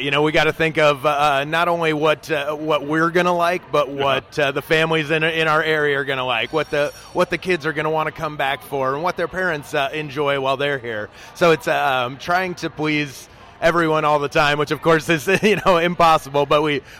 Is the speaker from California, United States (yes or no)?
no; Des Moines, Iowa, United States; So I'm originally from Des Moines and grew up here